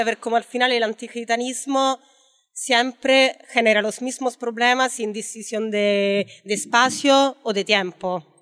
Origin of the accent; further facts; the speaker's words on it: Rome, Lazio, Italy; Spanish is a second language; now in Spain; yo soy italiana, creo que se note bastante mi acento, y soy de Roma